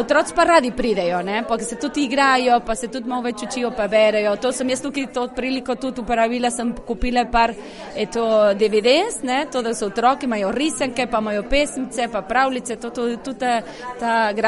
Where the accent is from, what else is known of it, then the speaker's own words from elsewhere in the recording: Tucumán, Argentina; Jaz sem iz Tucumana, to je severa Argentine, 1200 km oddaljena iz Buenos Airesa. Tam v Tucumanu nas ni veliko Slovencev, sta dve, tri družine.